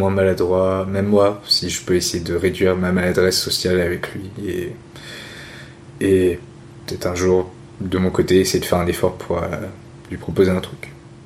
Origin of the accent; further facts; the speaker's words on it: France; born there; vu que nous on est nés en France, tu vois, moi et ma sœur